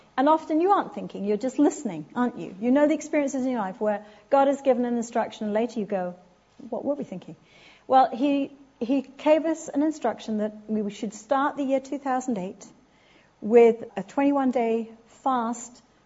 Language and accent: English; United Kingdom; now in United States; I was living in America. I do live in America, sorry, but I'm very British. Do I still sound British?